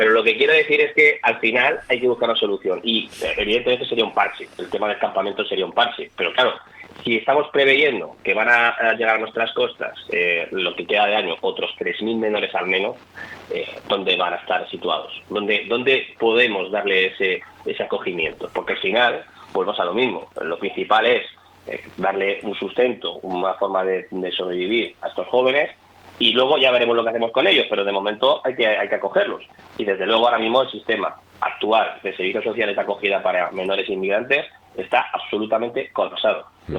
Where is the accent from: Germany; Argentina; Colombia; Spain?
Spain; somos muy españoles.